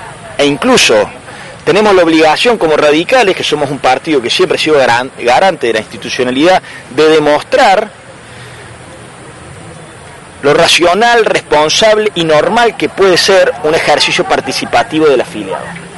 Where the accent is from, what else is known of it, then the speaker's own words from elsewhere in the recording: San Francisco, Córdoba, Argentina; hablo por la ciudad de San Francisco, de donde vengo